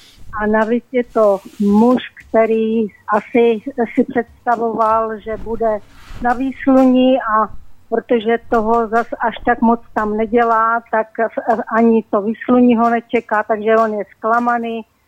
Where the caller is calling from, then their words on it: Moravia, Czechia; z Moravy, jestli jsem se nepředstavila.